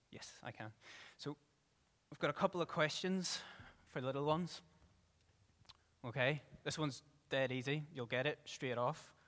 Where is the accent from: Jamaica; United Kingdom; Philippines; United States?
United Kingdom; Ballymena, Northern Ireland; now in Belfast, United Kingdom; I'm from Ballymena, but I'm currently exiled in Belfast, where the sun doesn't shine so sweetly